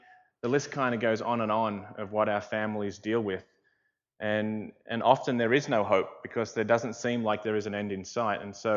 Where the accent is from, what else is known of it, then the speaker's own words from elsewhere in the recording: Australia; Yes, I am from Australia.